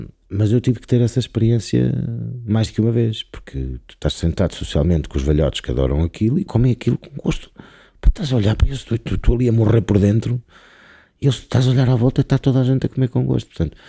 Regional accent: Norte, Portugal; Eu sou transmontano

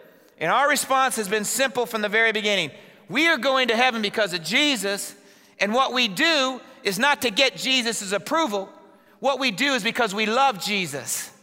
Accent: Indiana, United States; I grew up in Indiana. We experienced earthquakes.

